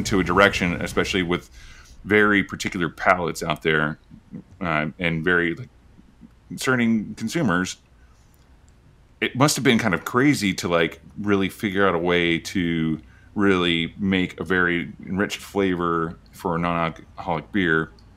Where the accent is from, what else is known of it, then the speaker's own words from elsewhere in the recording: Oklahoma, United States; I'm originally from Oklahoma, and we would just road trip from there, once or twice a year.